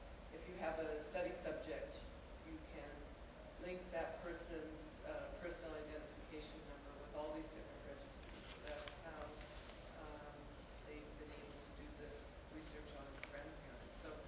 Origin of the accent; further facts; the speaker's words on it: United States; moved away as an adult; now in Denmark; I'm an American, but I live in Denmark.